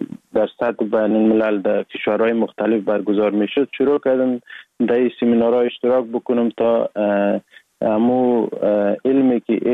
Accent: Sheberghan, Jowzjan, Afghanistan; also born or lived in Sar-e Pol; اصلا زاده ولایت سرپل هستم، در ولایت جوزجان کلان شدیم. تحصیلات ما، مکتب ما، همه چیز ما در ولایت جوزجان خواندیم. اصلا کورش هم در دوران طفولیت از این ولایت جوزجان شروع کردم. ولایت جوزجان شهر شبرغان

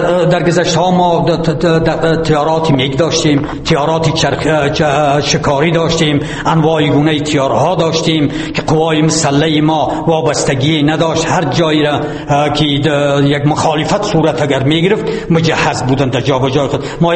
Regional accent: Kof, Badakhshan, Afghanistan; born there; در سال 1325 مطابق با 1946 در ولسوالی امروزه کوف به دنیا آمدم.

